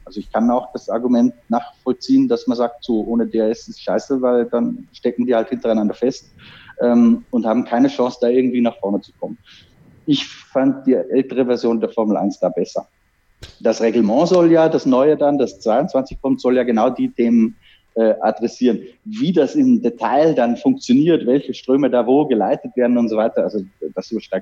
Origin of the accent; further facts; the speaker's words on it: Austria; für mich als Österreicher ist er gut in Erinnerung